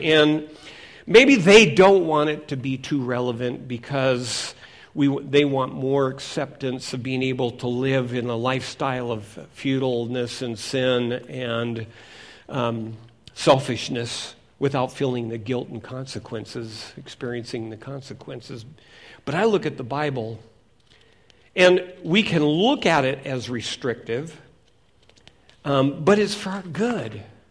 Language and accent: English; Seattle, Washington, United States; Now, I grew up in Seattle, and in 1962, we had the Seattle World's Fair, and it was about the 21st century.